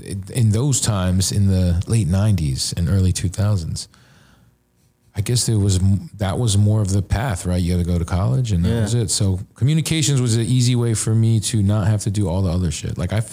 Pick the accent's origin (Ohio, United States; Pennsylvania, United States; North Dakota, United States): Pennsylvania, United States; Philadelphia; Yep, and then like right when I was around 10 years old, we moved to the burbs.